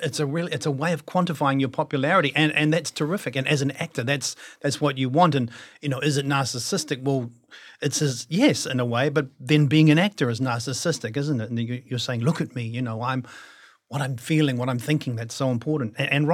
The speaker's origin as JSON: {"language": "English", "region": "London", "country": "United Kingdom", "tie": "born there", "said": "And I was born in London."}